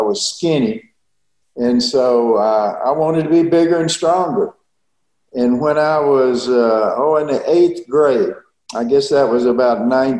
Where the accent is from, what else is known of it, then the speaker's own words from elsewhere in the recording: Conroe, Texas, United States; Well, I grew up in Conroe, Texas. It was about 40 miles north of Houston.